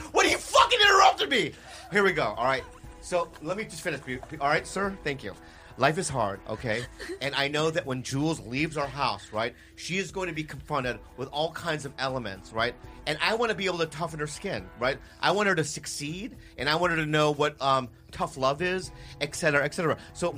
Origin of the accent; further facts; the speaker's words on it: San Diego, California, United States; born there; I was born in San Diego, California.